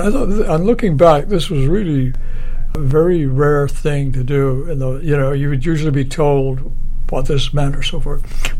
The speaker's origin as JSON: {"language": "English", "country": "Ireland", "tie": "born or raised there", "said": "Growing up in Ireland, it was kind of a natural thing"}